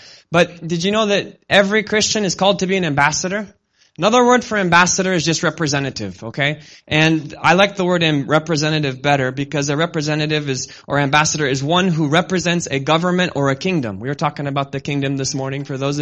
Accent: Kenya; I grew up in Kenya, East Africa

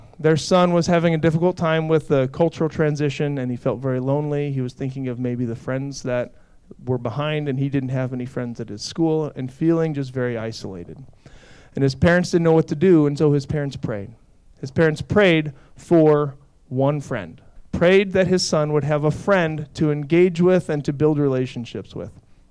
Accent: Crete, Nebraska, United States; See, I grew up in Crete. I grew up here. I lived at 1425 Code Street, all right, a block and a half from Doane College.

